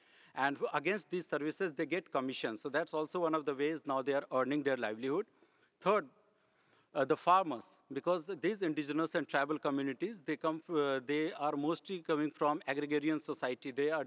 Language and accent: English; India; Hence, I come from India.